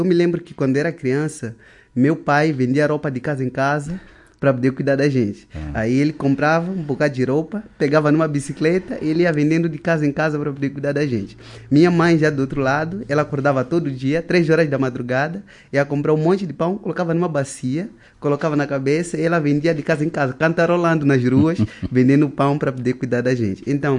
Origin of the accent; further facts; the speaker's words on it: Mozambique; eu sou de Moçambique, lá na África. Maputo é a capital.